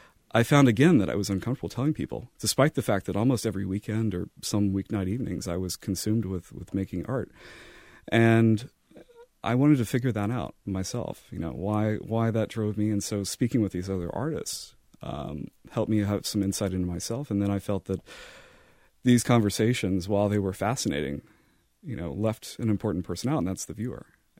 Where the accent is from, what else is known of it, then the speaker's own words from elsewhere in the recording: the South, United States; growing up in the South is part of what drove this as well